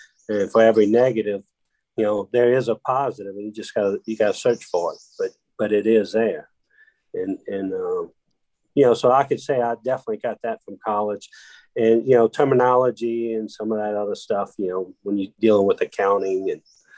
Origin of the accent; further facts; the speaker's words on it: Louisiana, United States; Well, I grew up right here in South Louisiana on the bayou.